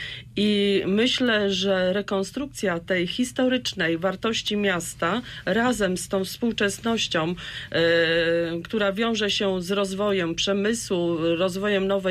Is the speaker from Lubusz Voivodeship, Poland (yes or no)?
yes; Zielona Góra, Lubusz Voivodeship, Poland; Ja również jestem przygnębiona jako rodowita zielonogórzanka